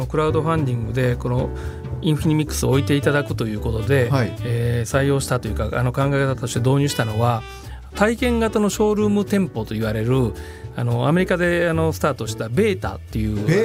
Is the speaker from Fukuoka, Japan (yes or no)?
yes; Fukuoka, Japan; まあ、裏もたまたまあの福岡出身なんで